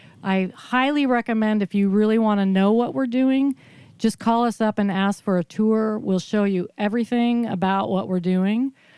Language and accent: English; Cambria, California, United States; also born or lived in Los Angeles; So I grew up in Cambria, pretty much from L.A., but in the 70s, we moved to Cambria because my parents bought a restaurant.